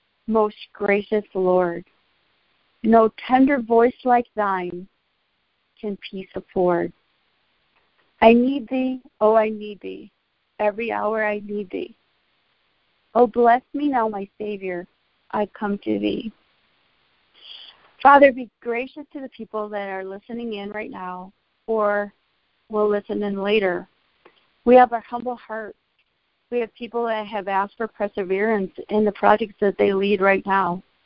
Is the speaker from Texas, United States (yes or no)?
yes; Texas, United States; also born or lived in Oklahoma; You see, I was born in Oklahoma. I was based in sunny Texas. And what that means is when you're in the migrant stream, like my family was, you have a home base, and we were living in the Rio Grande Valley.